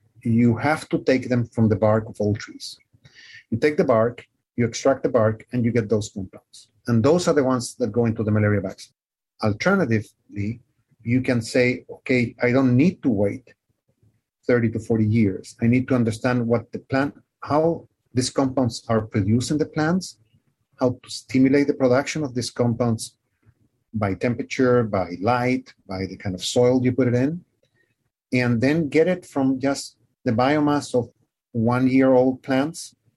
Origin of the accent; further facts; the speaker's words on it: Chile; English is a second language; Because I'm native from Chile, and I developed this whole industry in the country.